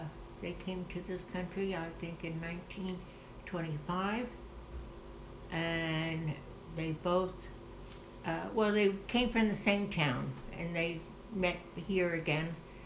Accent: Irvington, New Jersey, United States; From Newark, they moved to Irvington, and that's where I grew up in Irvington.

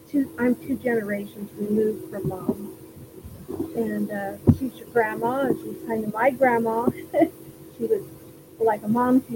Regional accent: Juliaetta, Idaho, United States; Julietta, now that I've lived in cities, when I look back at my hometown, a population of 368 when I was there, seems like it was just all one big neighborhood.

